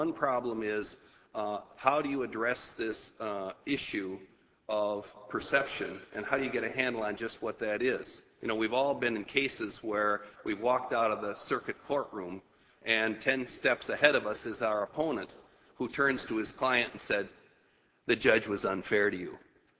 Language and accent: English; Mauston, Wisconsin, United States; I'm from Mauston, Wisconsin